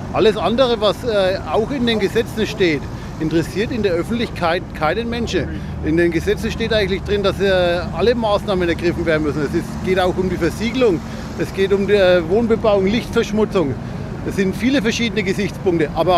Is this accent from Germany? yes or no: yes; Bavaria, Germany; wir kommen aus Bayern